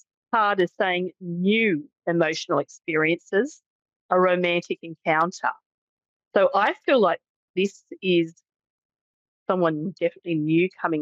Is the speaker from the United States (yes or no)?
no; Australia; I'm from Australia.